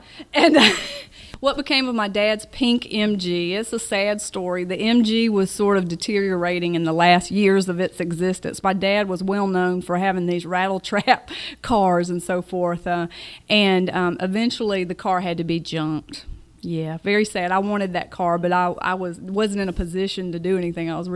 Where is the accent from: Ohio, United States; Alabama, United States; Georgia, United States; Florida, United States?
Georgia, United States; Warner Robins; the answer to that is certainly my hometown library in Warner Robins, Georgia. It is located next to what was the elementary school that I went to.